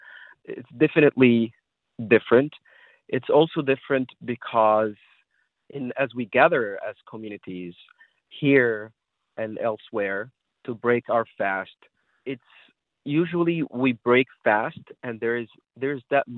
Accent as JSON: {"language": "English", "country": "Egypt", "tie": "born or raised there", "said": "being an Egyptian myself, growing up in Egypt, the greeting is Ramadan Kareem"}